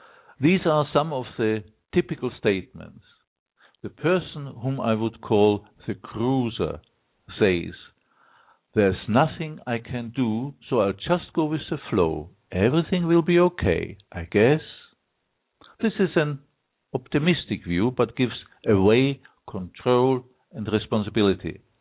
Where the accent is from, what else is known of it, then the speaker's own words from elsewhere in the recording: Austria; Originally, I'm from Austria, so not from Germany